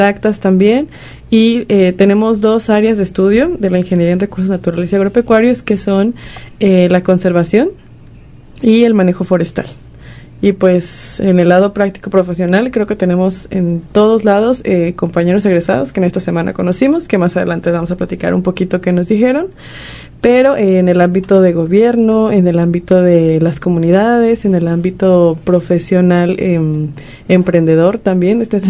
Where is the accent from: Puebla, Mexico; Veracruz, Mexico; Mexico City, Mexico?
Mexico City, Mexico; Creo que ya todos se conocía como la chilanga de aquí